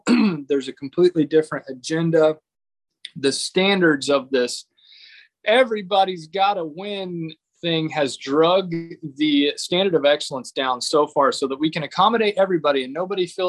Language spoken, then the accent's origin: English; Fredonia, Kansas, United States; I'm from Fredonia, Kansas.